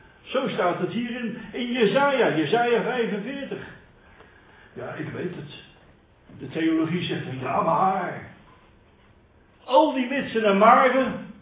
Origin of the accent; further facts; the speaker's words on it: Rotterdam, South Holland, Netherlands; accent: Rotterdam; Ik kom uit Rotterdam. Wellicht hoort u dat een beetje aan het accent.